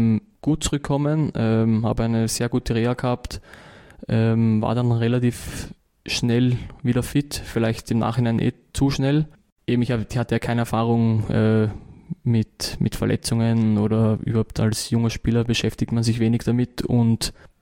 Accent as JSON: {"language": "German", "region": "Vienna", "country": "Austria", "said": "Ich als Wiener"}